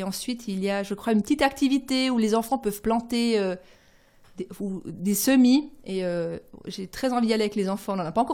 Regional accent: Biel/Bienne, Bern, Switzerland; comme on dit chez nous à Bienne.

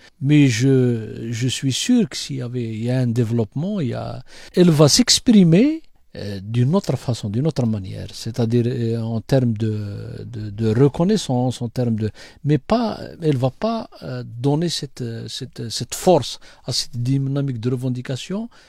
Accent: Kabylie, Algeria; C'est pour ça qu'on dit que nous, on a été marginalisé parce qu'on est kabyle.

